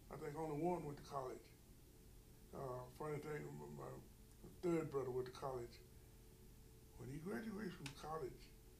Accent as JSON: {"language": "English", "town": "Texarkana", "region": "Texas", "country": "United States", "tie": "born there", "said": "I was born in Texarkana, Texas, in January 14, 1934."}